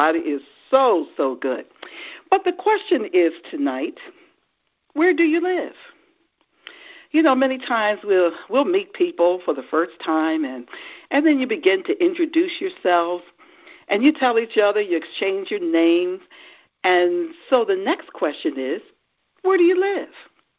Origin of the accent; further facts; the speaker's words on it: Philadelphia, Pennsylvania, United States; I says, well, no, I'm from Philadelphia. And their response is, I thought so. I thought your accent sounded a little different.